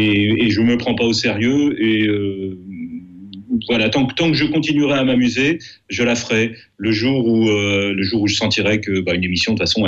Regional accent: Lyon, Auvergne-Rhône-Alpes, France; je suis pas si loin de ça que de Villefranche-sur-Saône, puisque moi je suis lyonnais à l'origine.

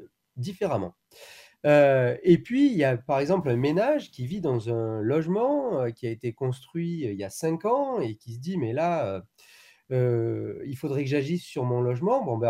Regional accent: France; en tant que Français, on a des efforts à faire

